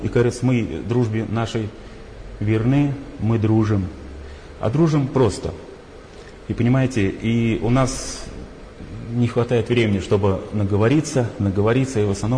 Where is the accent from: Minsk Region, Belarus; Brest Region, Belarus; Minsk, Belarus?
Brest Region, Belarus; Brest; Приехал я из Бреста, из города Героя Бреста. Живу рядом с Брестской крепостью.